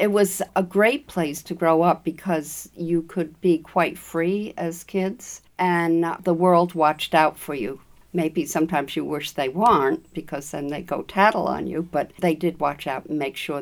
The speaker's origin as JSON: {"language": "English", "region": "New York", "country": "United States", "tie": "born there", "said": "And I was born in Eastern Long Island Hospital, and it was a good childhood."}